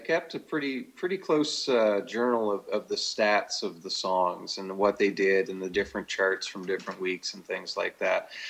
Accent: Norton, United States; they were worried because it was Los Angeles and I'm from Norton, which is 1,500 people.

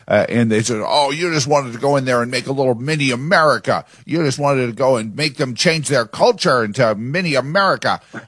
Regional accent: New Jersey, United States; Where I grew up in New Jersey is nothing like this.

